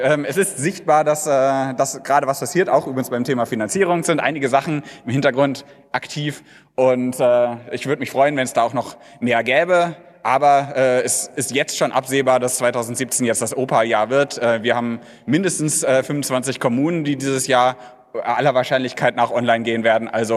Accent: North Rhine-Westphalia, Germany; Ich komme aus dem Ruhrgebiet, da haben wir ganz viele verschiedene Städte

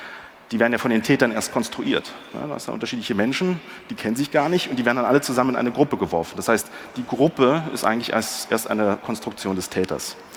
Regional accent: Berlin, Germany; Ich als Berliner kam in ägyptischen Museum

